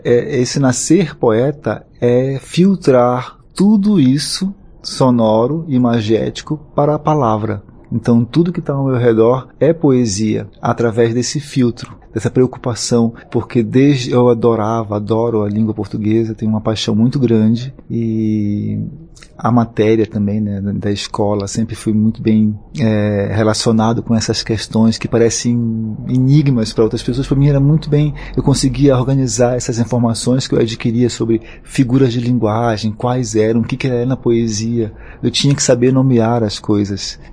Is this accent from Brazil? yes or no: yes; Amazon, Brazil; now in São Paulo, Brazil; E eu vim da Amazônia